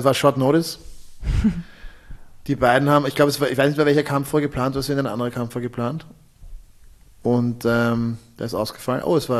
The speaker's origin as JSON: {"language": "German", "country": "Austria", "said": "als Österreicher natürlich kann man das jetzt ein bisschen hämisch auch sehen."}